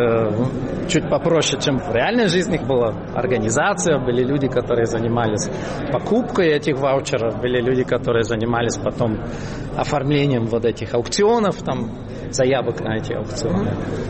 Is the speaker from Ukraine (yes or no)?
no; Czechia; Russian is a second language; Но потому что мы были из Чехии, тут проходила чуть раньше еще эта ваучерная приватизация